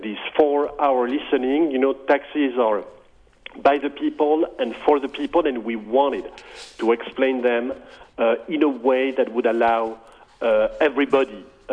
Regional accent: France; So I grew up in France, and I started studying mathematics

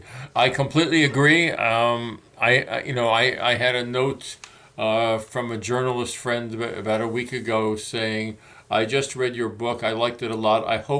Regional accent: the North, United States; I was from the North, but one could not miss it.

